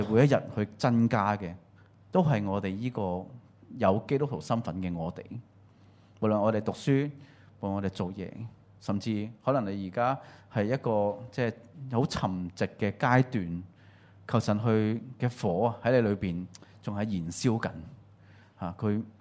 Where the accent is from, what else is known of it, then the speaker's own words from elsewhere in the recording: Hong Kong; 我哋香港人咧好精明噶嘛，係嘛？我哋慳即係好識慳錢噶嘛